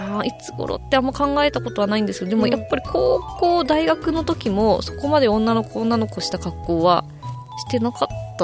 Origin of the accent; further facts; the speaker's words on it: Yokohama, Kanagawa, Japan; now in Okinawa, Japan; 私は横浜です。